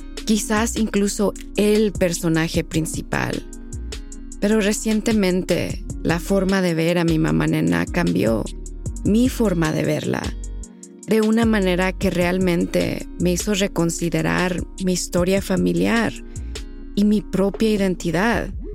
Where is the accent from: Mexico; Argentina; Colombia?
Mexico; born there; el racismo dentro de mi propia familia y dentro de México, el país donde nací y donde nacieron mis padres. Y también los privilegios que me ha dado el hecho de ser una latina de tez blanca.